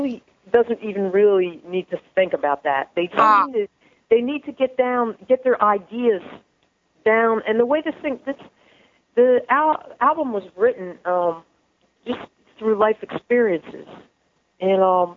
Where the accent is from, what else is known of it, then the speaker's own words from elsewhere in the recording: New Jersey, United States; I mean, Amy and I, we're from Jersey, and we looked around at all different studios.